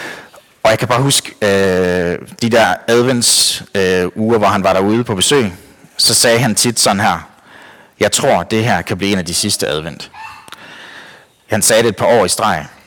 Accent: Store Astrup, Central Denmark Region, Denmark; Jeg er kommet i St. Astrup LMU i rigtig mange år, for det er derude, hvor jeg er vokset op.

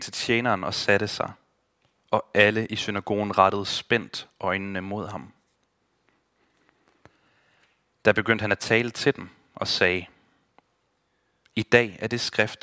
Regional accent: Aulum, Central Denmark Region, Denmark; jeg er vokset op i Aulum, op mellem Herning og Holstebro. Og dengang, stadig, men mere udbredt dengang, der var det sådan en rigtig landbrugs- og håndværkerby.

